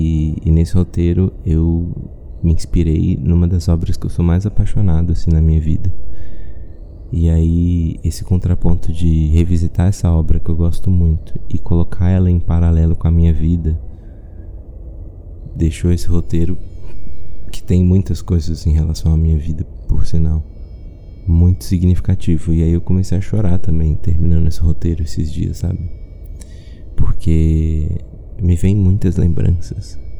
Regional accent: Taguatinga, Federal District, Brazil; meus pais me levaram pra Taguatinga, que é a cidade onde eu cresci.

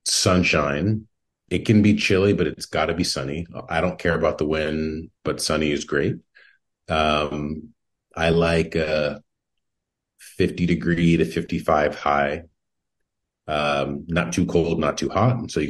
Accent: New York, United States; which I thought was fascinating as a New Yorker because I can't go three steps without looking at garbage.

